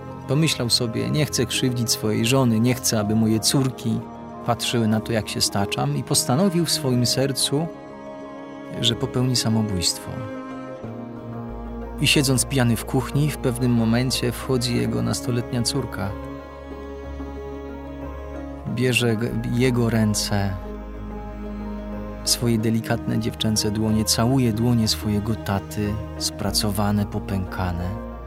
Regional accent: southern Poland, Poland; Ja pochodzę z południa Polski, z krainy latających siekier.

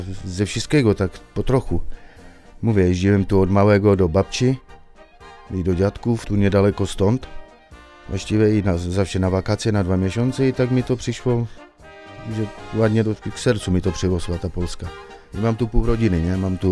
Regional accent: Czechia; jestem Czechem, pochodzenia Czechem, urodzony w Czechach i co bym powiedział, no, Polska jest dla mnie bliski kraj, bo matka jest Polką i ojciec, co nie żyje, to był właściwie Słowakiem

